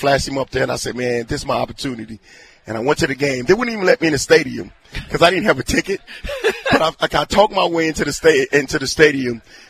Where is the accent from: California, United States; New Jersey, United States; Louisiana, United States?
Louisiana, United States; New Orleans; I'm originally from New Orleans, but I went everywhere